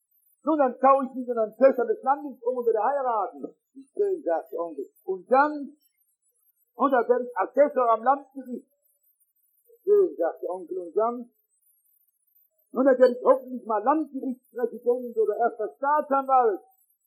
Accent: North Rhine-Westphalia, Germany; verzeihen Sie, ich bin aus dem Ruhrgebiet

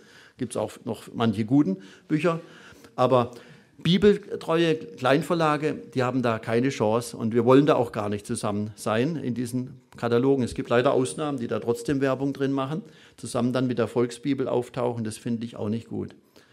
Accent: Pforzheim, Baden-Württemberg, Germany; also ich komme aus Pforzheim

